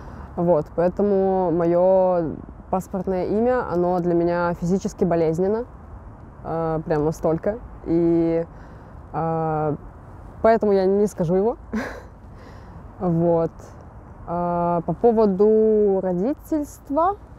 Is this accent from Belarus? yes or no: yes; Belarus; я небинарный трансмаскулинный человек, я из Беларуси.